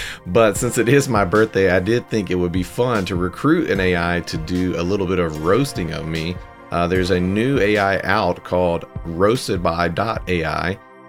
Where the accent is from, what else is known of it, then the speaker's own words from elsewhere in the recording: Memphis, Tennessee, United States; I come from Memphis, Tennessee, and we often refer to roasting with the term checking.